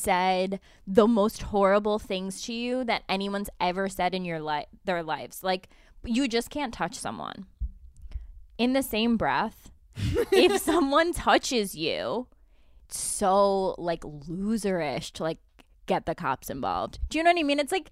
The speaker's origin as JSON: {"language": "English", "town": "Albany", "region": "New York", "country": "United States", "said": "But obviously, I'm Italian and from Albany, so, like, I have to talk a little bit of shit under my breath."}